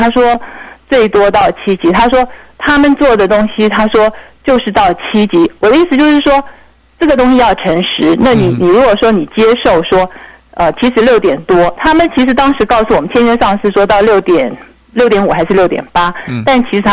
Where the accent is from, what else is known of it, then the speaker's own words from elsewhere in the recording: Taiwan; also born or lived in California; 我们在台湾长大，地震一天到晚发生。